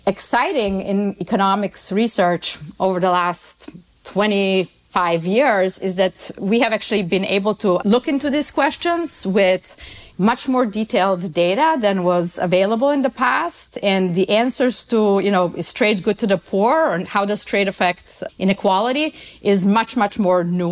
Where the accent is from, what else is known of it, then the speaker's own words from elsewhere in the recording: Slovenia; So I grew up in Yugoslavia, in the part that's now Slovenia.